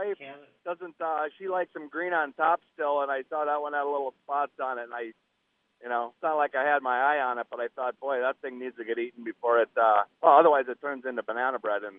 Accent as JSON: {"language": "English", "country": "Canada", "tie": "born there", "said": "I was born in Canada. Yeah."}